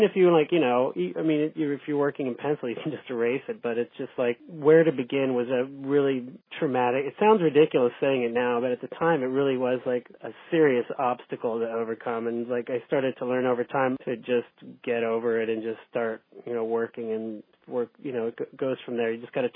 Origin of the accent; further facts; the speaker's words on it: California, United States; I was a tour guide in my hometown at the Cabrillo Marine Museum.